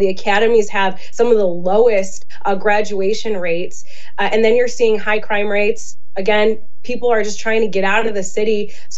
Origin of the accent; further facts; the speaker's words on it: Illinois, United States; But look, we're from Illinois. Vote early, vote often, and the Windy City are our two favorite sayings.